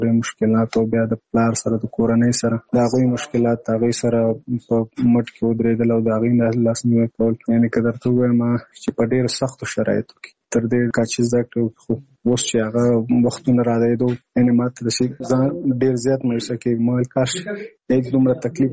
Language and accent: Pashto; Nangarhar, Afghanistan; now in Kabul, Afghanistan; زموږ کور په ننګرهار کې دی، زه په کابل کې یم.